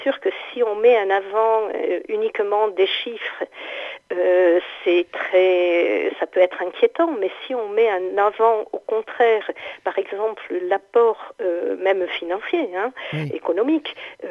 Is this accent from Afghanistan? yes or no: no; France; mais quelle est notre posture en tant que Français et en tant que pays face à ces difficultés